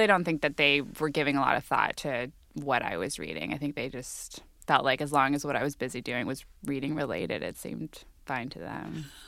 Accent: Santa Barbara, California, United States; I grew up in a university town. I grew up in Santa Barbara, California, and my parents are professors at the University of California, Santa Barbara.

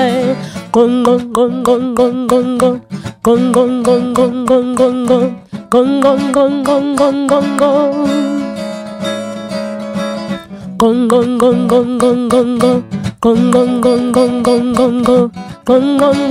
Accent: South Africa; first language Xhosa; English is a second language; It's in my language, my native language, which is Xhosa.

